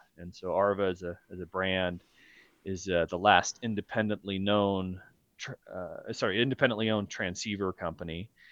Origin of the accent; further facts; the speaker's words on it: Provo, Utah, United States; I was raised here in Utah, down in the valley, in the Provo-Orem area, actually.